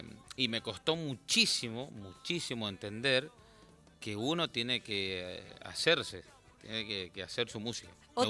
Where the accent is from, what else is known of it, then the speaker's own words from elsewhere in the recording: San Carlos, Mendoza, Argentina; En el Valle de Uco me crié mi infancia, ahí en Tres Esquinas, San Carlos, un departamento muy bonito, lleno de historia